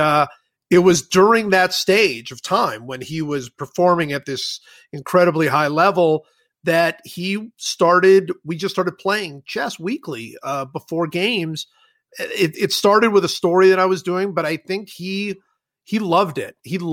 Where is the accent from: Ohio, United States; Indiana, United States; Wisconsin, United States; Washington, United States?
Ohio, United States; Cleveland; I grew up in Cleveland, and my father was very much of a chess player.